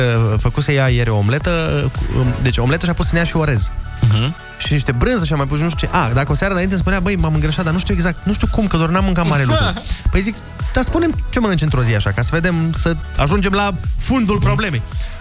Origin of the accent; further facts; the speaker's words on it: Romania; Și la fel, toată lumea din România, un alt lucru care Nu știu dacă ne place, dar îl avem noi ca români.